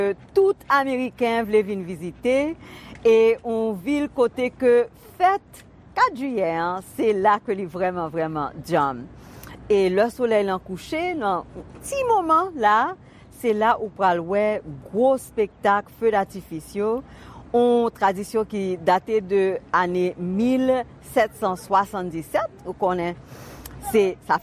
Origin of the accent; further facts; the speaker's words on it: Haiti; Dis-nous que en tant que haïtienne américaine 4 juillet c'est une fête nationale